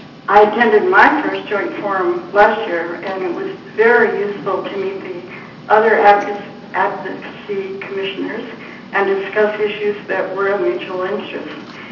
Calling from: Fossil, Oregon, United States; I'm calling you from Fossil in downtown beautiful Wheeler County, Oregon.

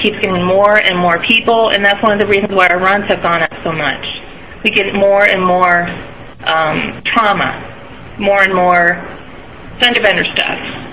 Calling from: Condon, Oregon, United States; I'm now calling from Condon, but I live in Spray. And Spray is in the community of Wheeler County, which has, they say, more cows than people

